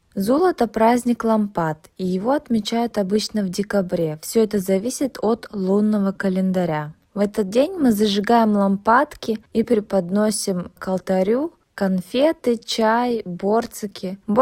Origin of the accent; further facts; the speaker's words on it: Kalmykia, Russia; мне 28 лет, и я калмычка. Калмыки – это единственный народ в Европе, основной религией которого является буддизм. У нас также есть свой язык – калмыцкий